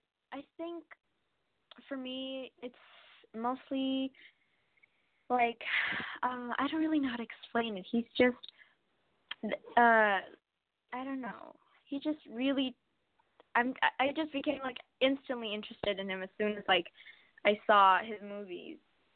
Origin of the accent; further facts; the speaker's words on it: Myanmar; also born or lived in Malaysia; now in United States; I was originally from Burma, and there were a lot of discriminations going on against Christians. And so eventually we had to move to Malaysia to be able to come to the United States.